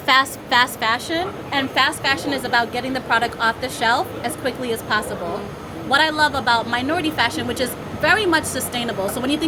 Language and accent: English; Florida, United States; also born or lived in Jamaica; I'd say, no, I'm Jamaican. I grew up in Florida. I'm so different.